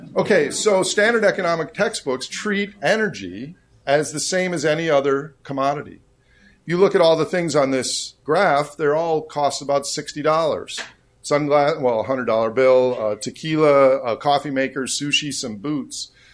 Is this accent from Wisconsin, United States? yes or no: yes; Wisconsin, United States; I'm from Wisconsin, so here's a milking example.